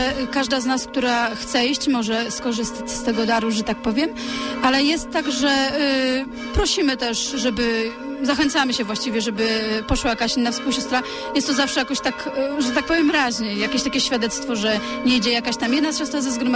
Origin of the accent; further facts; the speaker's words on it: Wrocław, Lower Silesian Voivodeship, Poland; Tak, jestem z Wrocławia, pochodzę z Wrocławia